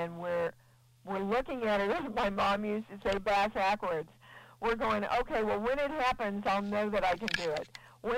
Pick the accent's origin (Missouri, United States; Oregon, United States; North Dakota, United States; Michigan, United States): Missouri, United States; Kansas City; in my family, in my Methodist family growing up in Kansas City, that was almost a cardinal sin.